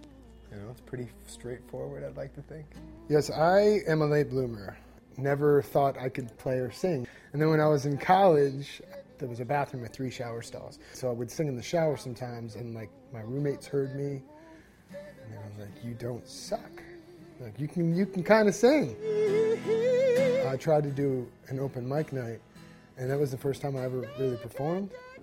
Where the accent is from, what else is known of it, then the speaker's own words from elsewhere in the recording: St. Louis, Missouri, United States; I'm from St. Louis, Missouri. I sing soul music.